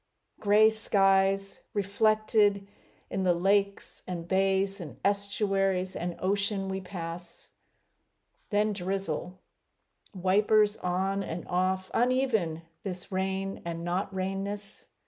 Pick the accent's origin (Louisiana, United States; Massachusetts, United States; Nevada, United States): Massachusetts, United States; Boston; I'm originally from Boston, and I have all Irish ancestry on both sides